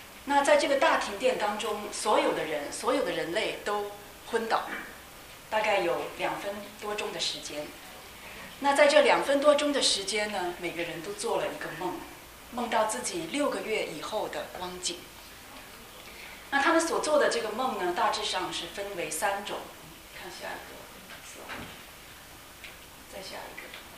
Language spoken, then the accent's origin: Chinese; Hong Kong; also born or lived in Beijing; now in United States; 那我呢是生在北京，成长在香港，然后常住在美国。